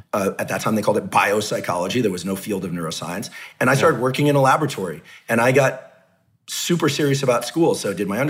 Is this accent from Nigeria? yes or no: no; California, United States; And I grew up in the South Bay Area at a time before the personal computer, et cetera.